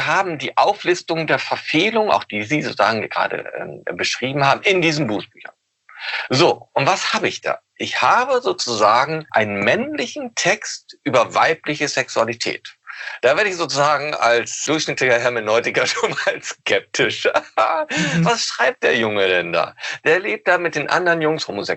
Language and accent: German; Osnabrück, Lower Saxony, Germany; Ich komme nämlich auch aus Osnabrück.